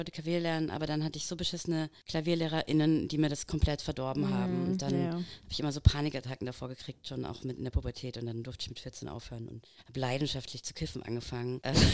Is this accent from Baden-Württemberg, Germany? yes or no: no; Bavaria, Germany; Und ich bin ja auch im Dorf groß geworden in Bayern